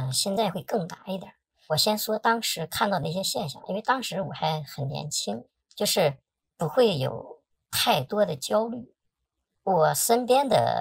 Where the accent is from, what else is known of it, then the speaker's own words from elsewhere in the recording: Northeast China, China; 我是来自东北的一个涉及到工程建设方面的技术人员，今年是快到50岁了。